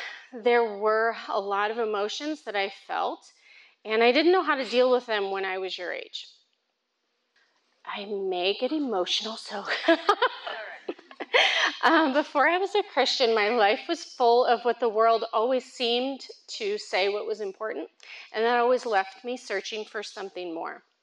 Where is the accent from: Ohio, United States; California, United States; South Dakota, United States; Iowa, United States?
South Dakota, United States; Rapid City; Okay, so I grew up in Rapid City, South Dakota, and if you've ever heard of Mount Rushmore, then that's close to where I grew up.